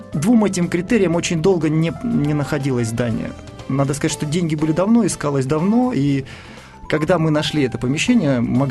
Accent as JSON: {"language": "Russian", "town": "Krasnyi Luch", "region": "Luhansk Oblast", "country": "Ukraine", "tie": "born or raised there", "moved": "as an adult", "lives_now": "Moscow, Russia", "said": "Да, есть такой маленький город Красный Луч, шахтерский городок, 11 шахт, 3 завода, 2 фабрики."}